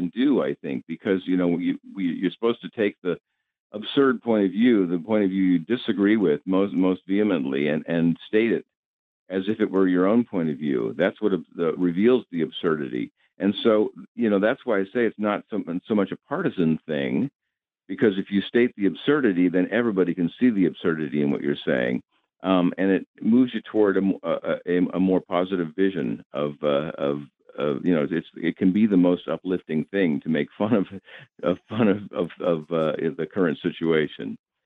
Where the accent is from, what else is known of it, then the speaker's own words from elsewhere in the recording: San Francisco, California, United States; born there; I was born in San Francisco, and, we live in Northern California now, too.